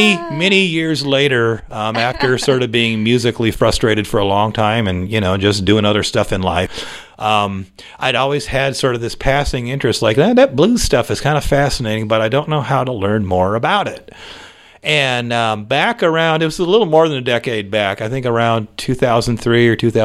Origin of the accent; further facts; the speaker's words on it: Tracy, California, United States; also born or lived in Stockton; I grew up over in Tracy and Stockton.